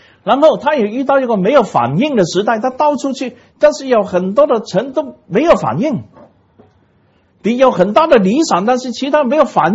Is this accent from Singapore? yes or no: no; Hong Kong; 因为我们是香港人，也不完全是中国大陆的人